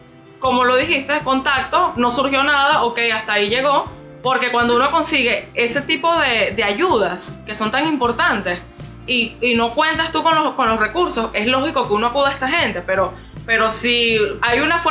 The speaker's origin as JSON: {"language": "Spanish", "country": "Venezuela", "said": "Yo como venezolana te lo agradezco."}